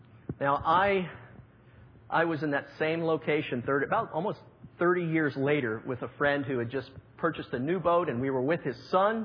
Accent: Winter Park, Florida, United States; I know a number of you grew up in this area. I grew up in Winter Park.

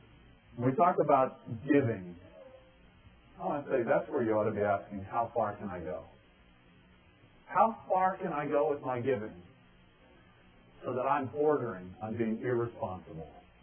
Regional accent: United States; It's not my primary identity. It's not that I'm an American. It's not that I'm white. It's not that I'm upper middle class.

